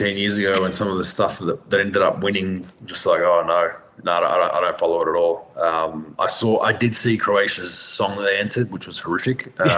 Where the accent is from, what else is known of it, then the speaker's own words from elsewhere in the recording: Endeavour Hills, Victoria, Australia; What I grew up in Endeavour Hills, I think they were probably 205 or 210 or even 2 metres. So, yeah, grew up ducking your head a lot.